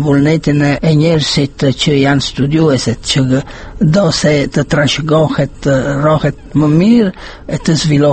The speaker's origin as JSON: {"language": "Albanian", "town": "Chieuti", "region": "Apulia", "country": "Italy", "tie": "born or raised there", "said": "E përgatit mi një fjalor di gjuh italisht arbërisht e arbërisht italisht edhe një monografi për katundin tim, Kjeuti."}